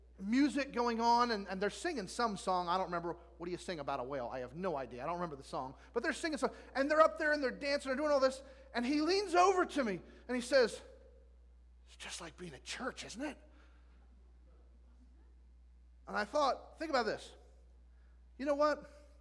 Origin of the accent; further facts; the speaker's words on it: New Jersey, United States; We're both from New Jersey, although he's from North Jersey. I'm from South Jersey.